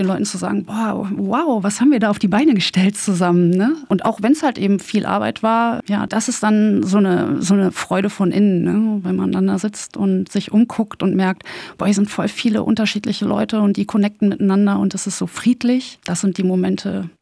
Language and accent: German; North Rhine-Westphalia, Germany; ich bin so ein bisschen im Ruhrpott auch groß geworden, ne?